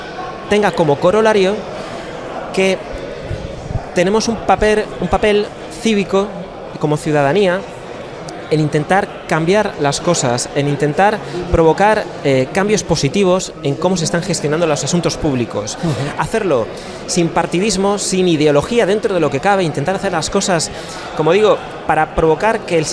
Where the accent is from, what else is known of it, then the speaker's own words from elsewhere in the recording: Santander, Cantabria, Spain; yo vengo de un sitio pequeño donde la escena tecnológica además es bastante pequeña, limitada, es natural. Yo vengo de Santander.